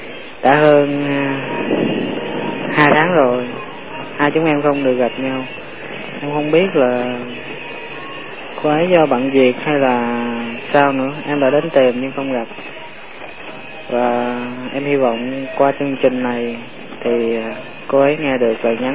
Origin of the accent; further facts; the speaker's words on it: Tiền Giang, Vietnam; now in Ho Chi Minh City, Vietnam; đang ở thành phố Hồ Chí Minh. Ở ra quê em ở Tiền Giang cơ. Em lên đây đi học.